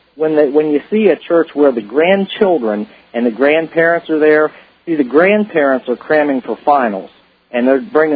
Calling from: South Carolina, United States; Well, I'm calling you from South Carolina, and I just want to say thank you for your show.

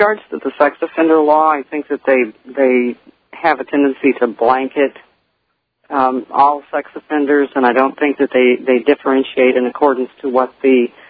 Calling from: Beech Grove, Indiana, United States; I'm calling from Beech Grove, Indiana.

